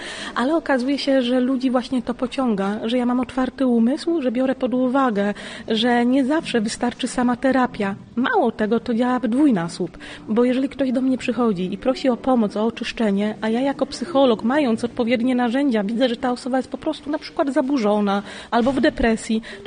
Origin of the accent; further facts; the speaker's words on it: Lądek-Zdrój, Lower Silesian Voivodeship, Poland; now in Bieszczady, Poland; Ja w Bieszczadach mieszkam prawie od 8 lat, a pochodzę z Lądka Zdroju, czyli Kotlina Kłodzka, Dolny Śląsk i mam ogromny sentyment do tego miejsca w naszym pięknym kraju. W sercu mam zawsze Kotlinę Kłodzką, bo tam się urodziłam.